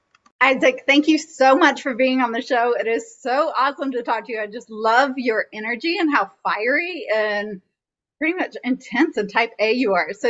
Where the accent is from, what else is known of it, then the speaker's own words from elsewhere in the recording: the South, United States; accent: Southern; And so don't even get me started on my Southern accent trying to pronounce a French last name.